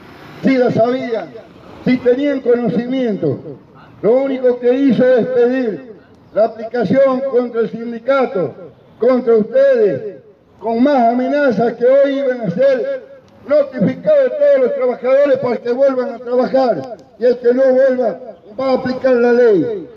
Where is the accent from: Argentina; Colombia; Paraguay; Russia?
Argentina; Aguaray, Salta; Somos de Aguaray. Seré del departamento San Martín.